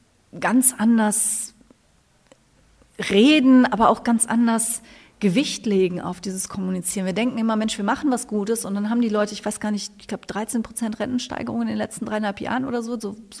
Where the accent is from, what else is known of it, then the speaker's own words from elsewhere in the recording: Rhineland-Palatinate, Germany; Ich komme aus Rheinland-Pfalz.